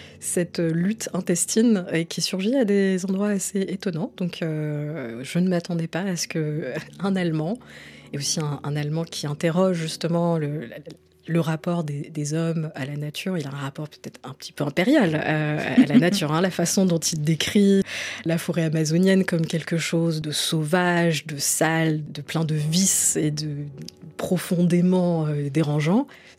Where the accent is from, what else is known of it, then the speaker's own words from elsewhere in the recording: France; first language ar; French is a second language; Je suis arrivée avec une langue que je maîtrisais, qui était la seule langue que je parlais, l'arabe. Et j'ai grandi en France